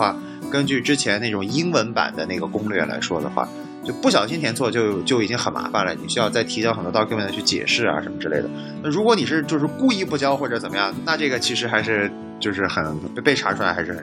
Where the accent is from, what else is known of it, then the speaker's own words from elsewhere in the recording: China; now in United States; 一个很重要的原因是因为我们中国人申绿卡都要等太久